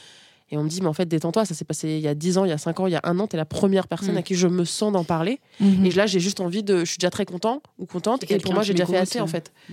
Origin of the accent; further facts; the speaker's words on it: Niamey, Niger; born there; Je suis née au Niger, donc Afrique de l'Ouest, à Niamey.